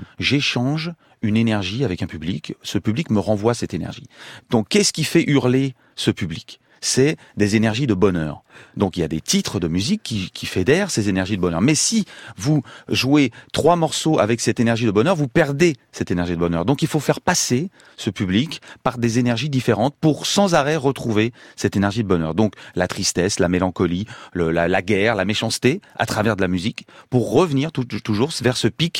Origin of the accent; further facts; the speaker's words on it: Paris, Île-de-France, France; Moi, je suis né dans le Marais et j'y habite depuis toujours.